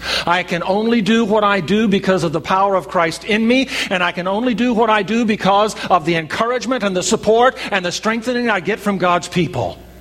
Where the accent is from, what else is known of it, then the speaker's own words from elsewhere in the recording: Arkansas, United States; now in California, United States; I was raised, David and I were both raised in a church that practiced closed communion. And when we came out from Arkansas to California, the church that we attended over in Dos Palos also practiced closed communion.